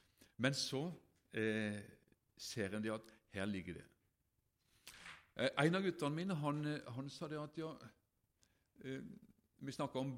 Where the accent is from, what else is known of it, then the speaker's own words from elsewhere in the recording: Mykland, Agder, Norway; han var med hjemme på Mykland, der som jeg kom ifra